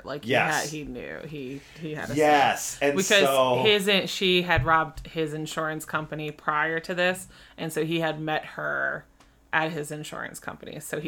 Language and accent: English; Glenolden, Pennsylvania, United States; So if I grew up outside of Philadelphia, in Delaware County in a town called Glen Olden, it's like a white flight suburb of Philadelphia.